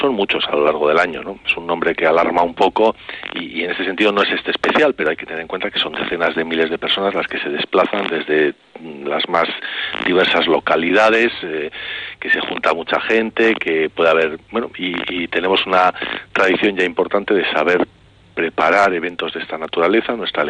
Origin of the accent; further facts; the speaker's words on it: Bilbao, Basque Country, Spain; Yo, que soy, como sabes, de Bilbao